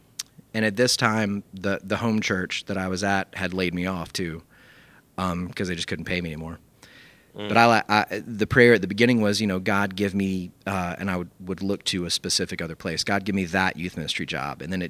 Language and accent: English; Columbia, South Carolina, United States; I'm from Columbia, South Carolina.